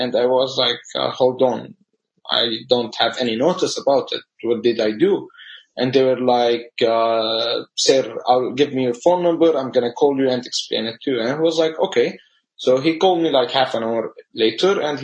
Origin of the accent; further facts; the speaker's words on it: Syria; moved away; I'm originally from Syria.